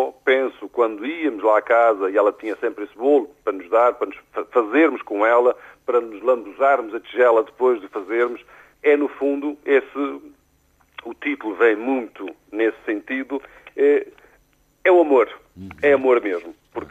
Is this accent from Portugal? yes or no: yes; Azores, Portugal; Tenho que pôr aquilo que, de onde sou, do que tenho, e que é, na maioria das vezes, desconhecido pelo público comum. Daí ter até mais dos Açores do que de outra região portuguesa mesmo.